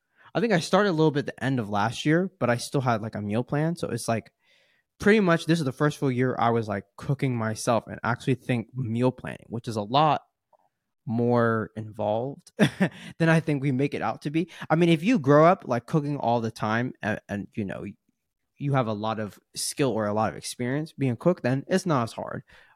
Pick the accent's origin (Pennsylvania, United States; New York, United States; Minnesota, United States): New York, United States; born there; Even though I was born in New York, like that was really my first proper time being there